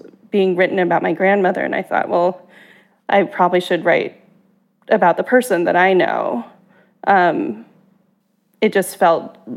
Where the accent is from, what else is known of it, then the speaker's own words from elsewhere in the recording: Los Alamos, New Mexico, United States; I grew up in Los Alamos, which is where the Manhattan Project took place.